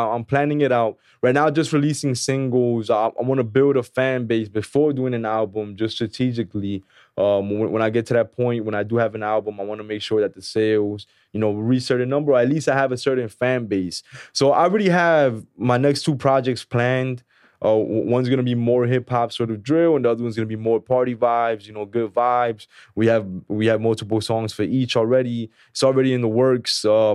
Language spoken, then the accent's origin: English; New York City, New York, United States; also born or lived in Philadelphia; So I grew up in Harlem, nice. Washington Heights. I grew up on 156 in Broadway till I was, like, 12. Then I moved to Harlem to 111th Street.